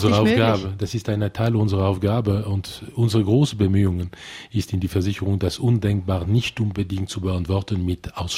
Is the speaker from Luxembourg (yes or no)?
yes; Luxembourg; first language French; German is a second language; also born or lived in Brazil / Latin America; Französisch ist meine Muttersprache. Ich verstehe Luxemburger, weil ich bin Luxemburger, aber das ist ein Dialekt.